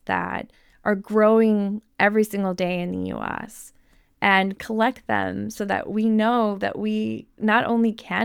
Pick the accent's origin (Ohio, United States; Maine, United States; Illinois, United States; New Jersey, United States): Illinois, United States; Chicago; also born or lived in California; I grew up there. I grew up in Chicago and California. So I've lived in quite a few different places in the US.